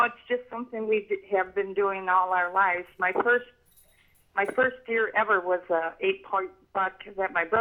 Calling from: Fond du Lac, Wisconsin, United States; We're actually in Fond du Lac.

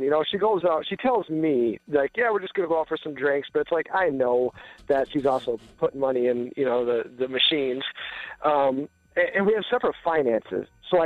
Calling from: Kansas, United States; I'm calling you from Kansas.

